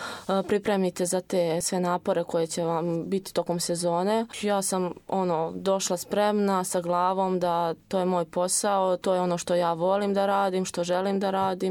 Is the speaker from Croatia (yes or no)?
no; Bijelo Polje, Bijelo Polje Municipality, Montenegro; Ja dolazim iz Crne Gore, tačnije iz Bijelog Polja. Imam 22 godine.